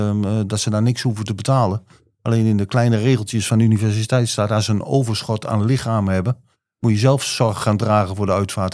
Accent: Losser, Overijssel, Netherlands; uit Lossen.

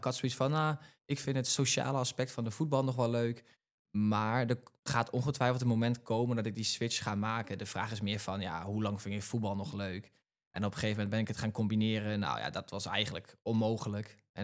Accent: Zwolle, Overijssel, Netherlands; ik kom uit Zwolle. Dus dat is niet zo heel ver weg bij Bertolt. En ik ben een hardloper, 26 jaar.

